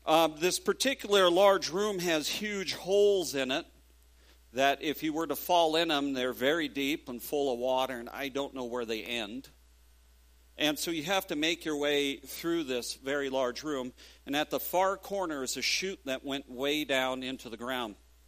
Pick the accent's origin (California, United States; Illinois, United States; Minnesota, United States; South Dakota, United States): South Dakota, United States; Rapid City; Having been born and raised in Rapid City, South Dakota, one of the things that I did as a teenager was to go caving.